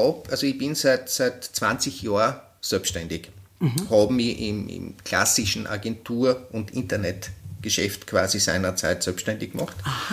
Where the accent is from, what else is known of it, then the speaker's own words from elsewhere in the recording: Heimschuh, Styria, Austria; Aber ich bin sowieso ein gebürtiger Heimschuh.